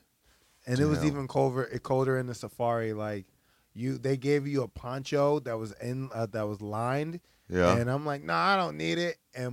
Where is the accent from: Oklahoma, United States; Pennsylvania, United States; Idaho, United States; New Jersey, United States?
Pennsylvania, United States; Philadelphia; now in New York, United States; I'm not from New York. I live in New York, but I'm from Philly.